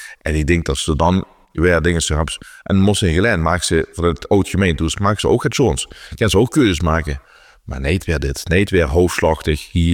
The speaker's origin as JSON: {"language": "Dutch", "town": "Sittard", "region": "Limburg", "country": "Netherlands", "said": "ik ben zelf van Zittert"}